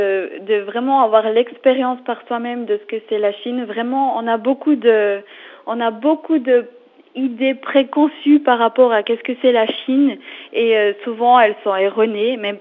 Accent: Switzerland; now in Shanghai, China; de ce qu'on peut trouver chez nous en Suisse.

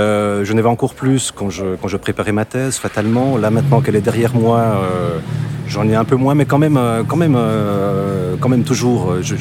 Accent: Develier, Jura, Switzerland; Moi, je suis de Develier, j'ai grandi là-bas.

